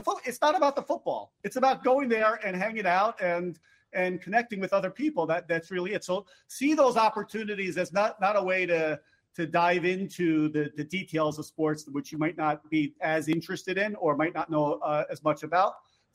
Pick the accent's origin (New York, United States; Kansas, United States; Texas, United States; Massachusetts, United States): New York, United States; Where I talked about my kids, where I'm from. I'm from New York. I'm a Yankees fan.